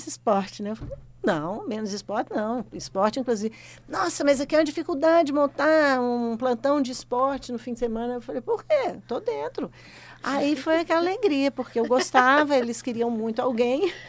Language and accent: Portuguese; Belo Horizonte, Minas Gerais, Brazil; Bom, eu sou mineira de Belo Horizonte, eu sou formada pela UFMG